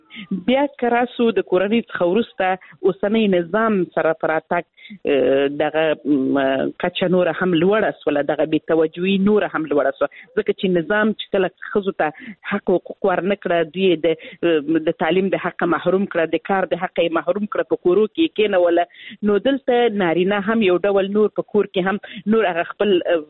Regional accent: Helmand, Afghanistan; زه خپل د هلمند ولایت څخه یم

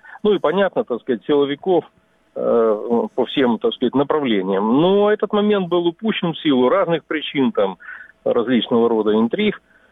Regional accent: Crimea, Ukraine; я крымчанин, я многих людей знаю там

